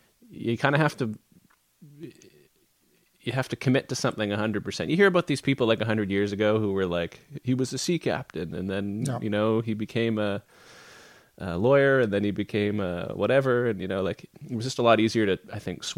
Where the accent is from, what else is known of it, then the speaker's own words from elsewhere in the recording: Atlantic Canada, Canada; now in Yellowknife, Canada; Like in most cities, you know, I'm from Atlantic Canada.